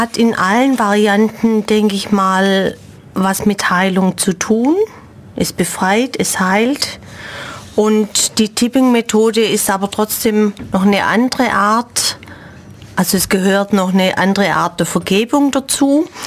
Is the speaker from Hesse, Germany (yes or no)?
no; Langenau, Baden-Württemberg, Germany; ich bin schon einheimisch. Ich habe viele Jahre zumindest in Ulm gearbeitet. Ich bin gebürtig in Langenau, wohne dort auch noch in Langenau-Albeck.